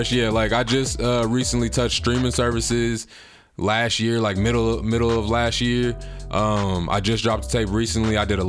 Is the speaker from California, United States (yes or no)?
no; Kansas City, Missouri, United States; I'm from Kansas City. Actually went to school right here in Grandview.